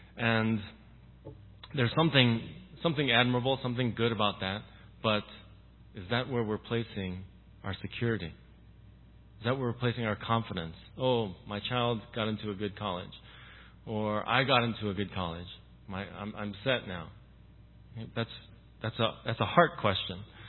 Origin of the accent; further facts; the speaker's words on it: New York, United States; born there; Okay, I come from a Korean background, as you know. I was born in New York, okay, but I still had a Korean upbringing.